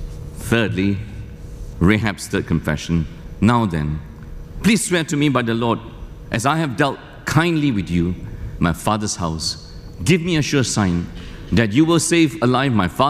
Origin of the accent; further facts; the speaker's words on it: Malaysia; But I grew up in Malaysia, I grew up in a non-Christian home.